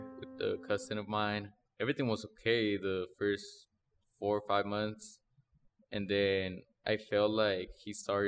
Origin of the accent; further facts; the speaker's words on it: Mexico; I remember growing up in Mexico